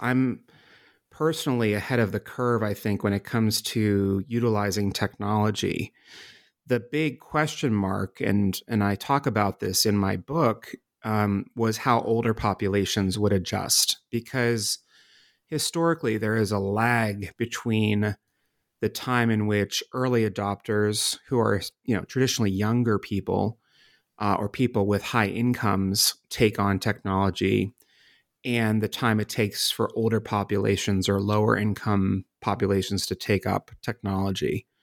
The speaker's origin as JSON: {"language": "English", "region": "Pennsylvania", "country": "United States", "tie": "born or raised there", "said": "the population in the center of Pennsylvania, my home state, would be whiter, older, poorer"}